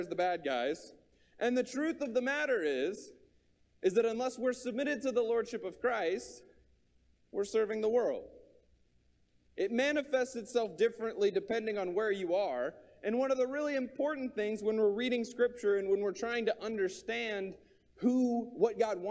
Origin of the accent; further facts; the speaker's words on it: Austin, Texas, United States; also born or lived in Lufkin, United States; And I grew up in Austin, Texas, in public schools, right? So I was born in Lufkin, Texas, and I was homeschooled.